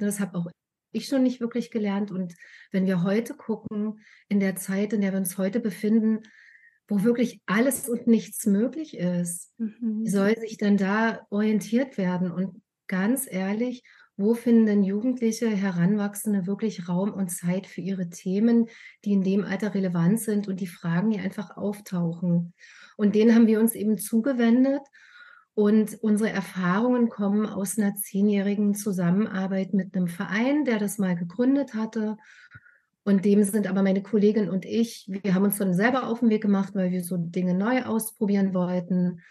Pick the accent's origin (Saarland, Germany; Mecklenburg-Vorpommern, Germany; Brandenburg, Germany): Brandenburg, Germany; Potsdam; Ich komme aus Potsdam